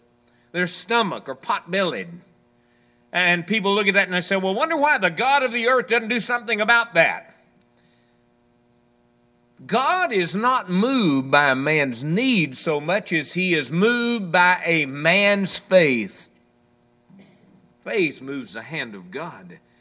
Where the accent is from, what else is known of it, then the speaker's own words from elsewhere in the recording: Hallsville, United States; when I was growing up in Hallsville